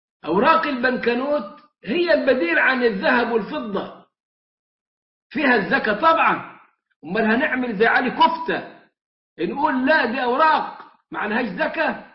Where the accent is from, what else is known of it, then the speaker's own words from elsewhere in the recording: Egypt; now in Turkey; أموال عندنا في مصر بالجنيه